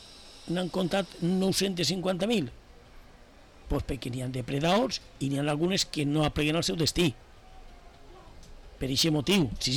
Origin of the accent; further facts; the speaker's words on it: Valencian Community, Spain; jo traque el pit, jo sóc de València